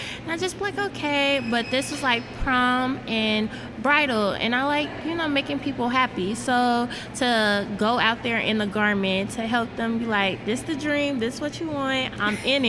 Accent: Chicago, Illinois, United States; I'm 18 years old. I'm from Chicago, Illinois.

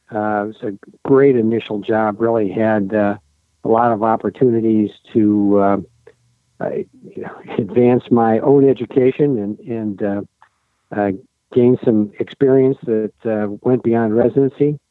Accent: Indiana, United States; I was born in Northwest Indiana, in what's typically referred to as the region by the people that live there and the people that don't. Did all my education in Indiana

